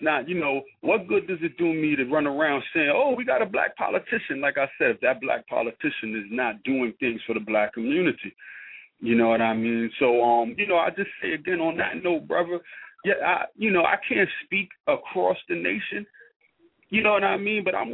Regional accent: New York City, New York, United States; You know, I grew up in Eden War Houses, the third largest housing development in New York City.

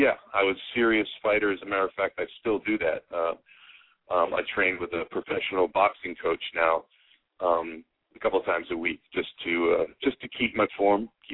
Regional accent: Oakland, California, United States; born there; I was born in Oakland, California. I'm American

